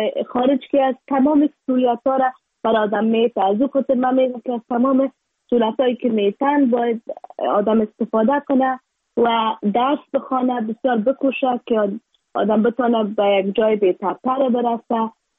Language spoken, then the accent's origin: Persian; Afghanistan